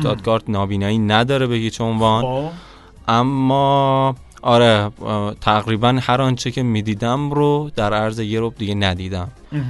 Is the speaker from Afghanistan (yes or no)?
no; Tehran, Tehran Province, Iran; born there; بله متولد تهران.